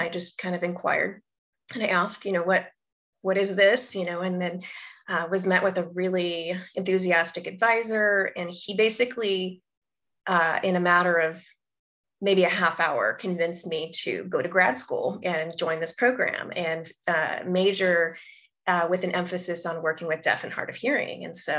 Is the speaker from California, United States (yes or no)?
yes; California, United States; I grew up in the Salinas Valley, which is in like central Northern California.